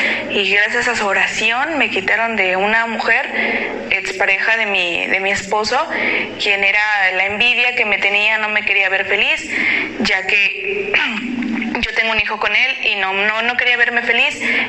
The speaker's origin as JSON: {"language": "Spanish", "region": "Veracruz", "country": "Mexico", "said": "vengo de Veracruz"}